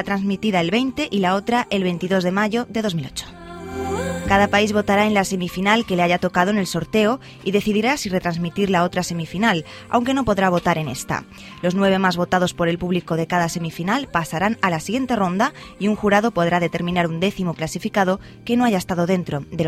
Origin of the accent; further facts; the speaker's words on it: Serbia; accent: Serbian; Spanish is a second language; He de pedir disculpas por mi acento serbio.